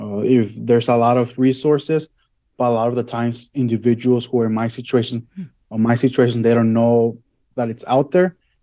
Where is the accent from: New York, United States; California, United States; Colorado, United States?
California, United States; Santa Ana; also born or lived in Guadalajara; Okay, so I was born in Guadalajara, Jalisco. My family and I decided to move to California when I was just 7. We moved to Southern California, to Santa Ana. That's roughly about 15 minutes from Disneyland.